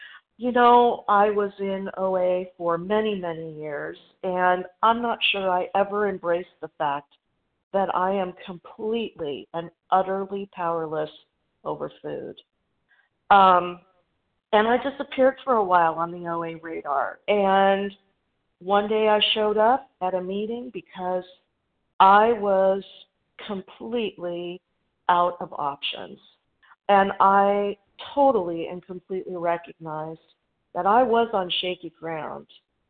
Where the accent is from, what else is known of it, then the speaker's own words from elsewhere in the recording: Goodyear, Arizona, United States; I am from Goodyear, Arizona.